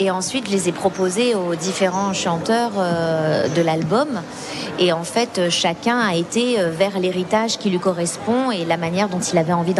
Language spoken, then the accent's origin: French; France; Je suis française.